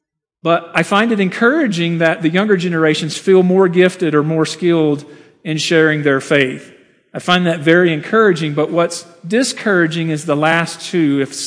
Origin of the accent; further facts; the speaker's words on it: Memphis, Tennessee, United States; I came from Memphis a few years ago.